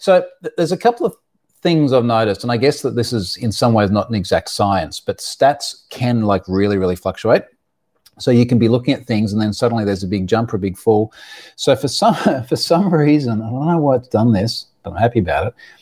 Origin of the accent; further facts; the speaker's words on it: Queensland, Australia; Queensland, my home state, I did actually take a look at this a little bit earlier on.